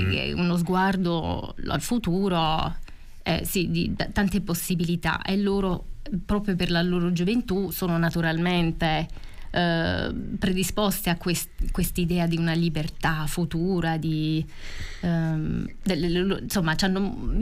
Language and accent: Italian; United States; Italian is a second language; io vengo dal Nuovo Mondo e non siamo, gli americani non sono radicati alla terra alle origini